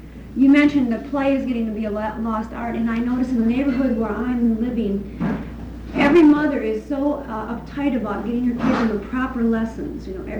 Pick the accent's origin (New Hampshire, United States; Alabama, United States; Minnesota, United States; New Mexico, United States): Minnesota, United States; when they go to my hometown in Minnesota in the summer